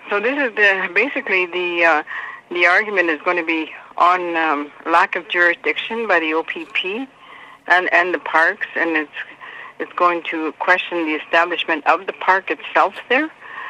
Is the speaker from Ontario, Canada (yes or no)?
yes; Bear Island, Ontario, Canada; I come from Bear Island, Lake Tomogamy